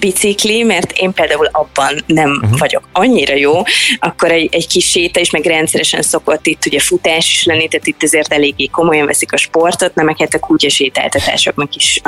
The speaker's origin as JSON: {"language": "Hungarian", "country": "Hungary", "tie": "born or raised there", "said": "ez egy ilyen nagyon aprócska kis falu, de én itt nőttem fel, így a Vértes és a Gerecs lábánál egy nagyon festői kis környezet, úgyhogy én nagyon-nagyon szeretem, és akkor ide költöztem vissza, így az egyetem után is."}